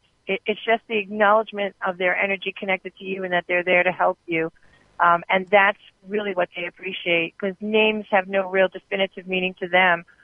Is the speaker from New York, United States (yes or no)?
yes; New York, United States; And I'm from New York, everybody, you know, and I've got that, come to my house, let me feed you, you know.